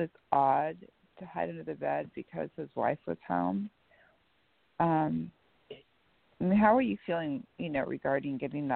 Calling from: Washington, United States; At least I am here from Washington State.

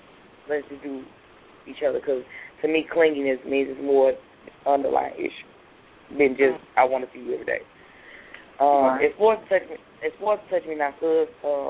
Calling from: St. Louis, Missouri, United States; I'm calling from St. Louis.

